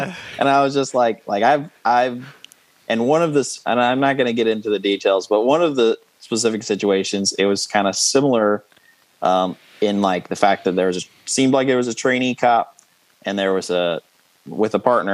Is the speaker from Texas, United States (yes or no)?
yes; Texas, United States; growing up in Texas, and I think it's because we were in a smaller town.